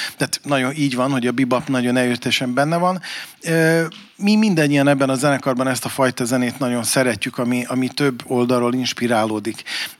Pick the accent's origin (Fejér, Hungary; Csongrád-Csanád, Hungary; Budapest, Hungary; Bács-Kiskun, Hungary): Budapest, Hungary; Én angyalföldi vagyok